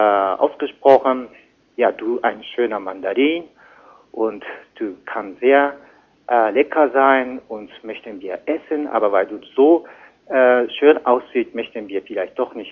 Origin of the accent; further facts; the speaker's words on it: Japan; German is a second language; Und bei uns in Japan gibt es auch so eine Moralunterricht, weil in Japan ist Religionunterricht verboten.